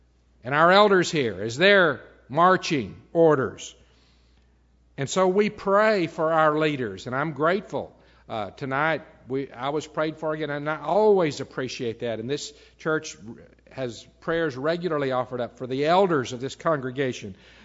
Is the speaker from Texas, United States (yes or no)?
yes; Snyder, Texas, United States; I remember a man who was in the church where I grew up back in Snyder, Texas